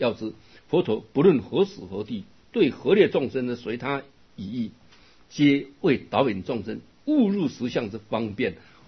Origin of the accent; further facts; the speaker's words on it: Taiwan; 那个我们台湾人都是那渔船啊